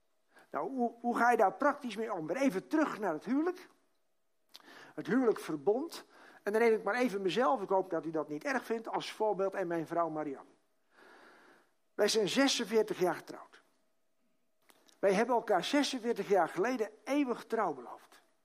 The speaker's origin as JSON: {"language": "Dutch", "town": "Kinderdijk", "region": "South Holland", "country": "Netherlands", "said": "ik denk, ik kom uit Kinderdijk"}